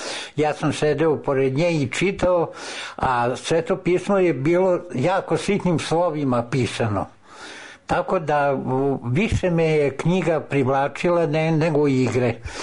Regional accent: Lok, Vojvodina, Serbia; born there; Rođen sam u Bačkoj, u Loku, 42. godine.

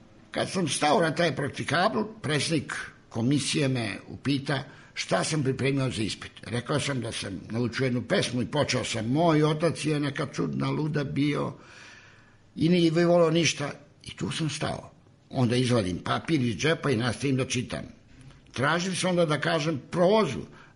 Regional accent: Bosnia & Herzegovina; accent: Ijekavian; now in Serbia; Ne treba zaboraviti, ja sam poreklom Bosanac, pa mi je jekavski rodni govor.

